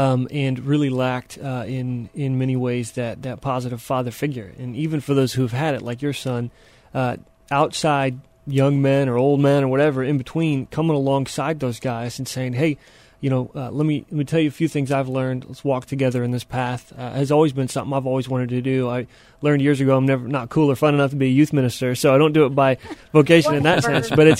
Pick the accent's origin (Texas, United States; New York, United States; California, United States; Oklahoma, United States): Oklahoma, United States; Tulsa; Yeah, the quick version is I grew up in the middle of the country. Grew up in Oklahoma, Tulsa, Oklahoma, and born to a large, loud Italian family.